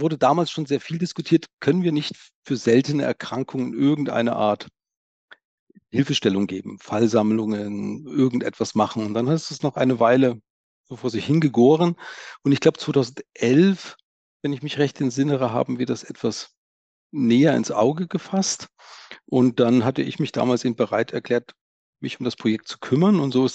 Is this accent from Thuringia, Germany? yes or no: yes; Thuringia, Germany; born there; also born or lived in Erlangen; now in Regensburg, Germany; Ich bin jetzt in Regensburg. Ich bin eigentlich gebürtiger Thüringer, dann übers Studium in Erlangen gelandet, in Franken dort geblieben